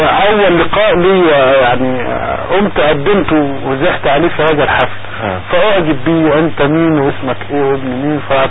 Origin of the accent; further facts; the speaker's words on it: Sharqia Governorate, Egypt; ممكن ان انا اكون طفل صغير واسافر الى قرية بجوارنا او قرية متابعة لمركز الزقازيق